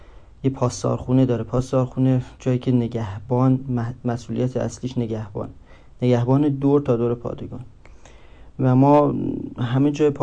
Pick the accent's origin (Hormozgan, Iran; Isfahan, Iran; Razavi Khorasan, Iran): Razavi Khorasan, Iran; Mashhad; نیم دیگه میشه 24 سالم، یعنی 26 شهریور سال 75 به قول میگن چشم به جهان گشود و بچه مشهدم، قاسم آباد، بلوار فلاحی